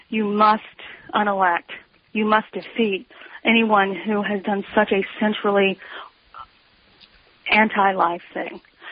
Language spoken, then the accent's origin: English; the South, United States; I mean, I'm from the South, and I don't really love conflict. I mean, I know at least my model of being from the South.